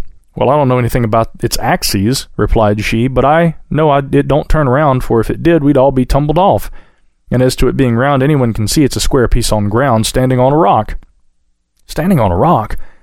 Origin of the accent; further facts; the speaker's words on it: Nashville, Tennessee, United States; now in Brownsville, United States; I was born and lived in Nashville for 35 years